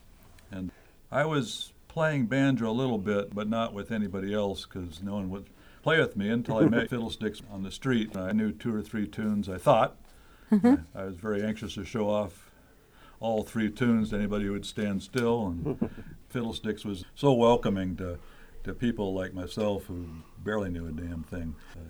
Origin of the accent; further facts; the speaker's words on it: California, United States; I didn't grow up in an old-time music family, and you know, I came from the Bay Area